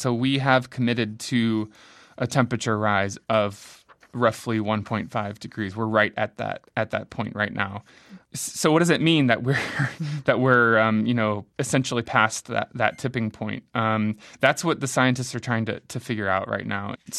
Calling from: Tucson, Arizona, United States; Well, I'm here speaking from Tucson, Arizona, too.

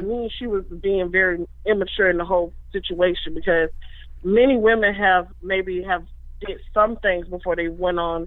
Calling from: Orlando, Florida, United States; I'm from Orlando, Florida.

